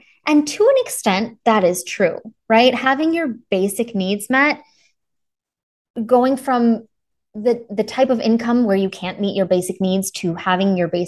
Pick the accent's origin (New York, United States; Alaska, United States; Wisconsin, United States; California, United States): Wisconsin, United States; also born or lived in East Coast; now in Kansas City, United States; I'm in Kansas City. So I'm in the Midwest. I actually grew up in northern Wisconsin, but wow. I've been here since 2005.